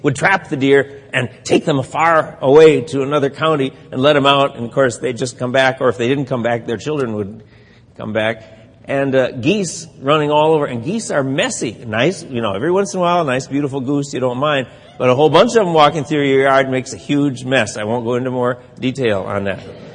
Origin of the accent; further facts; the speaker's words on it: Wisconsin, United States; When I was growing up in Wisconsin, if I saw that thing, I would have called it a minnow.